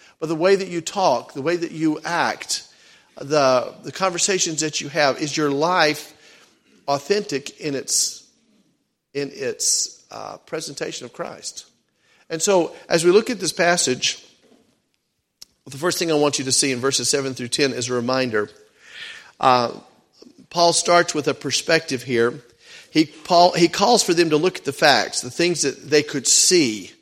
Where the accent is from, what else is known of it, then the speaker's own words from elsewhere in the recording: the South, United States; Maybe it's because I'm from the South, but I love barbecue